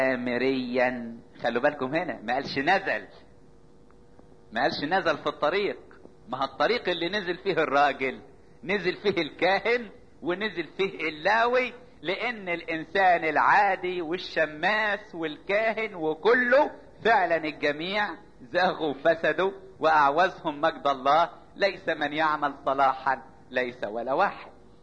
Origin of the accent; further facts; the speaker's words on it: Upper Egypt, Egypt; حتى عندنا في الصعيد